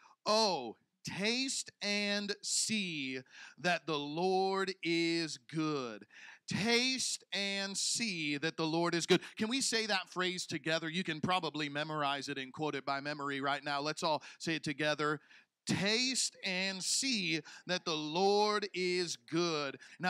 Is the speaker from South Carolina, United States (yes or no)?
no; Illinois, United States; growing up in Southern Illinois, I don't know if they did this anywhere here in these islands.